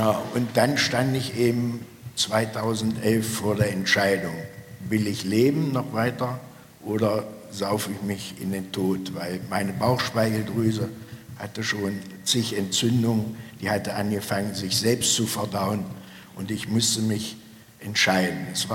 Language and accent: German; Ilsenburg, Saxony-Anhalt, Germany; Jetzt machen wir in Ilsenburg, meinen Heimatort, wir sind jetzt 5 Jahre alt geworden